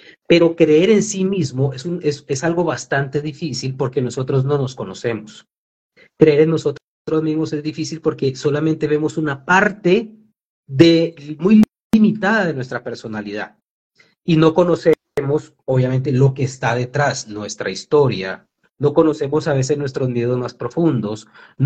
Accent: Colombia; yo como colombiano, como latinoamericano, pertenezco a esta tierra. Mis ancestros son aborígenes de esta tierra y me siento muy orgulloso de ello.

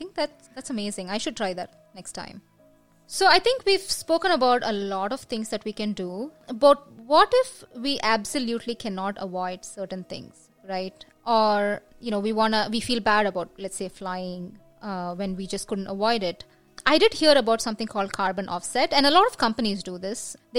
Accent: India; when we were growing up in India, you know, we used to have newspaper collectors, we had milk supplied in plastic covers

